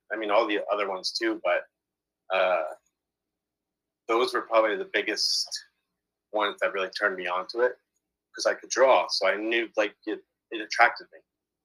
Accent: New Jersey, United States; Yeah, I grew up in New Jersey with four siblings, two brothers, two sisters, big family of six.

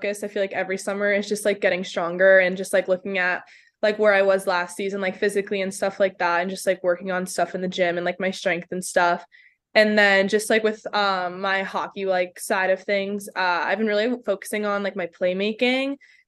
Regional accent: Lynn, Massachusetts, United States; Yeah, so I love growing up in Lynn.

